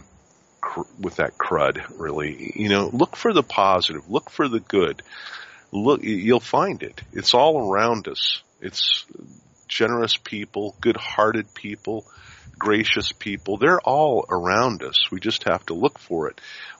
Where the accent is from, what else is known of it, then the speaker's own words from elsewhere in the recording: Denver, Colorado, United States; moved away as an adult; also born or lived in Spearfish, United States; when I grew up in Denver. And, you know, I was 19 when we left Denver and went to South Dakota, the Black Hills.